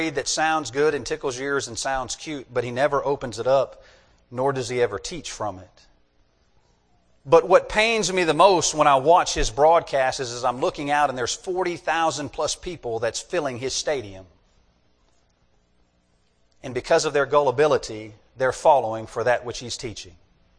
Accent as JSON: {"language": "English", "region": "the South", "country": "United States", "said": "You know, we love our mother. We're from the South. That's a must."}